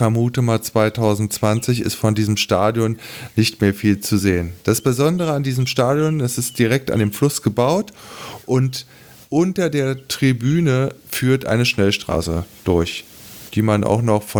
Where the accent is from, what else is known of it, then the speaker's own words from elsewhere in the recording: Berlin, Germany; da merkt man dann als Berliner, verdammter Mist, in Berlin ist eine Menge im Zweiten Weltkrieg kaputt gegangen